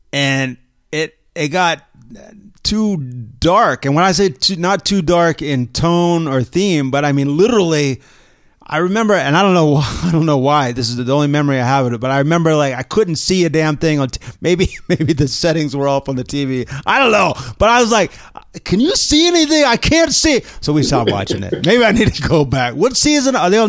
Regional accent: Maryland, United States; what I admired about that and growing up in Maryland is she nailed that Philly accent so well.

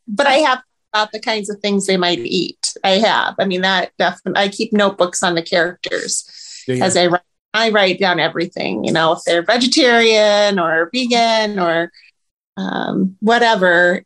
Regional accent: Iowa, United States; I'm from Iowa. And so we have some local Iowa bookstores

